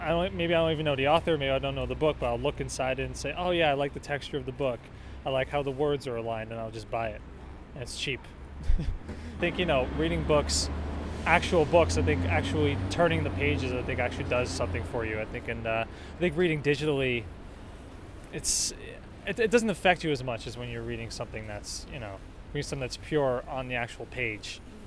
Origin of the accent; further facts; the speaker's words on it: New York, United States; I'm from Long Island.